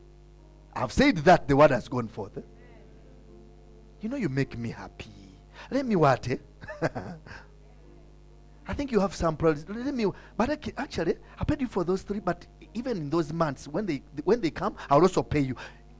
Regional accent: Kenya; Please don't get these things as a Kenyan. You will miss them. For us Kenyans, we see, we internalize, and then we what?

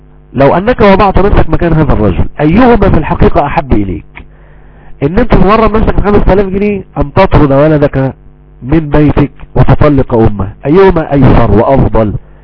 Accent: Egypt; المثل عندنا في مصر الدنيا هو ضرب الاعور على عينه

